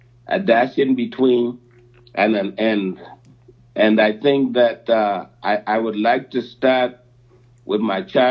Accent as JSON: {"language": "English", "country": "Trinidad & Tobago", "tie": "born or raised there", "said": "I was born in Trinidad. My dad left when I was 6 months old to go to school in England, and didn't meet my biological dad till I was 14."}